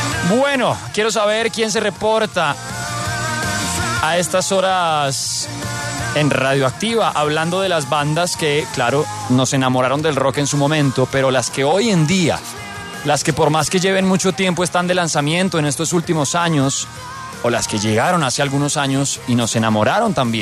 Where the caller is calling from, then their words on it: Rovira, Tolima, Colombia; lo escucho desde el departamento de Caldas, pero soy del departamento del Tolima. Precisamente de Rovira, dice, precisamente un municipio a 50 minutos de Ibagué.